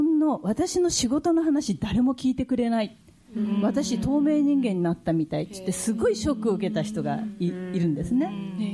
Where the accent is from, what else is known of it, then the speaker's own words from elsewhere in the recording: Fukuoka, Japan; 福井と名前が似てる福岡出身なんですけどね。あっちも負けないくらい保守的で。